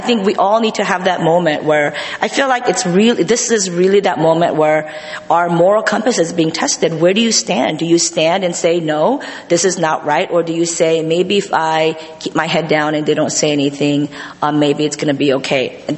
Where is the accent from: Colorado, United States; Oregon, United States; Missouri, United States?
Colorado, United States; I grew up in Colorado where there was an internment camp in my state.